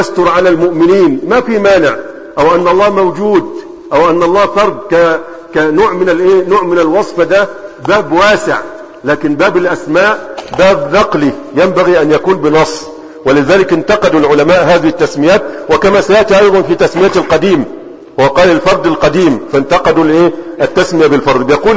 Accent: Egypt; لكن موجود عندنا في مصر بعض الناس يسمى بعبد الموجود، صح؟

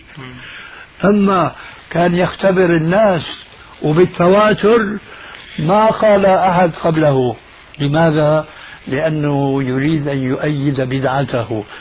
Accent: Syria; كما يقولوا عندنا في الشام من فوق الاساطيح

